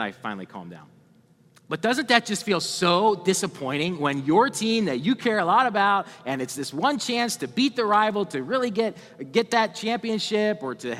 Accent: Pennsylvania, United States; But we are from Pennsylvania, central Pennsylvania, and so we care a lot about Penn State.

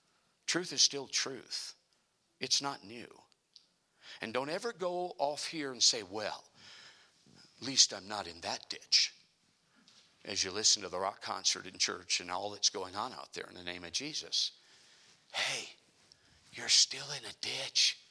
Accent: Minnesota, United States; You know what snow is up here, and I grew up in Minnesota.

